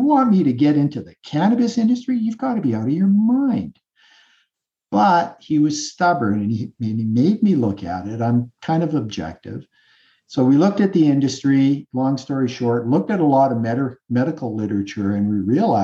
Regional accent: Canada; I'm Canadian.

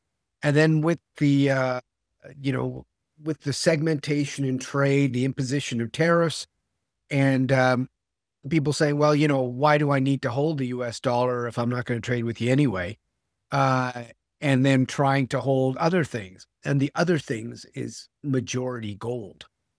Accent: Winnipeg, Manitoba, Canada; growing up in Winnipeg when we didn't have an NHL team

